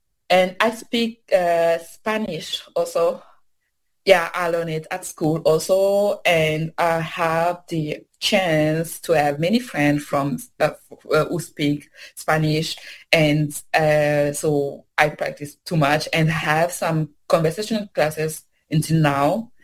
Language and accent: English; DR Congo; first language Swahili; English is a second language; I speak Swahili. It's my first, you know, my mother tongue, because I'm from Democratic Republic of Congo, and so I speak Swahili, and I learn it at home